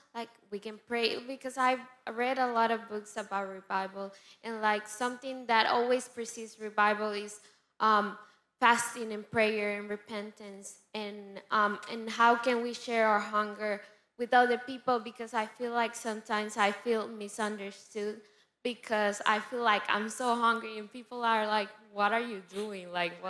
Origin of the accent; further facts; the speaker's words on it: Puerto Rico; and I'm from Puerto Rico.